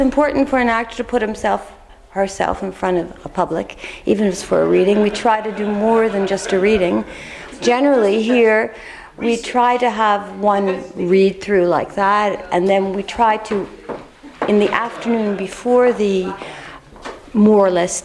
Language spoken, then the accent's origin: English; United States; I'm American origin. I've been here since 1975.